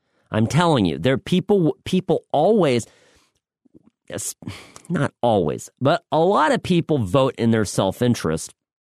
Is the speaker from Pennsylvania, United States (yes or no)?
no; California, United States; He took a break from messing up California, my home state, that is an utter shambles